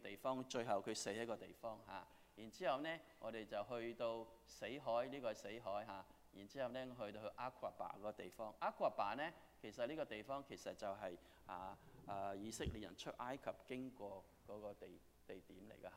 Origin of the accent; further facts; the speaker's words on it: Guangdong, China; now in United States; 我哋都係廣東人啊，美國嚟。